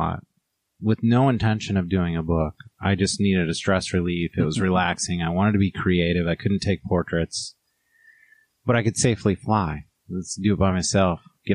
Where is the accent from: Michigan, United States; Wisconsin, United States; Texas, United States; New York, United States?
Michigan, United States; Royal Oak; born there; I was born on the east side. I was born in Royal Oak. I feel a bit connection to Detroit.